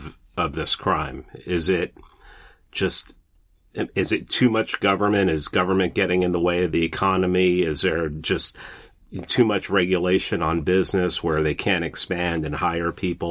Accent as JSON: {"language": "English", "town": "New York City", "region": "New York", "country": "United States", "also_born_or_lived": "South Florida", "lives_now": "Atlanta, United States", "said": "I'm from New York. I'm from New York City originally. So, mm-hmm. And I live in Atlanta. So, mm-hmm. I've always been, and I lived in South Florida. I've always been in a multi ethnic area."}